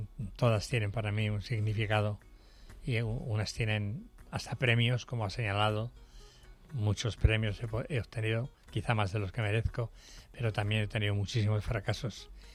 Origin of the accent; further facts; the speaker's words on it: Valladolid, Castile and León, Spain; Yo soy de Valladolid. En Valladolid había mucho teatro.